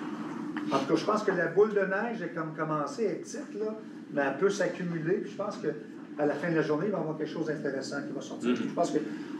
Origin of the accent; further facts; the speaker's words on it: Saint-Léonard, Canada; born there; je suis né ici à Saint-Léonard, puis on habitait au 369 de la rue principale.